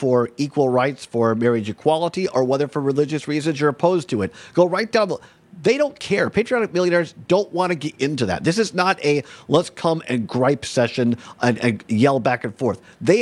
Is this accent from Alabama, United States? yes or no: no; Wisconsin, United States; it's a town of 5,000 people. Happens to be my hometown in southwest Wisconsin, kind of halfway between Madison and La Crosse and Highway 14.